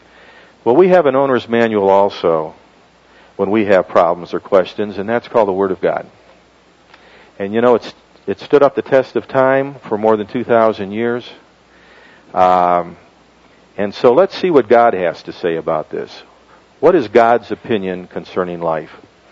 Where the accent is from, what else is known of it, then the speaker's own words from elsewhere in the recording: Michigan, United States; I grew up in Michigan.